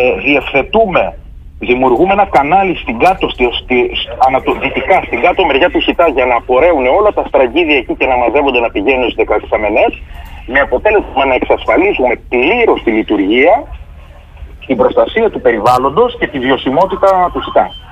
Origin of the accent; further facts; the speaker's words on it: Potamies, Crete, Greece; Γι' αυτό και το χωριό μου, Υποταμιές, δέχτηκαν εντός των διοικητικών του ορίων